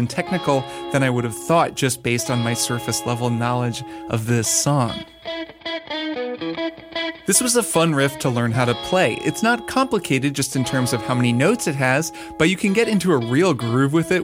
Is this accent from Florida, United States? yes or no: no; Portland, Oregon, United States; out of my hometown of Portland, Oregon.